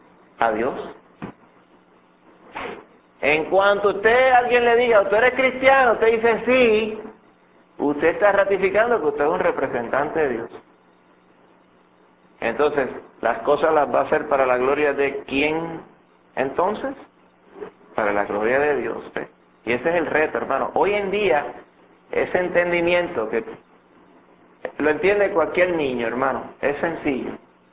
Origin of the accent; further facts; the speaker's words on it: Puerto Rico; Acuérdense que en el contexto de nosotros como puertorriqueños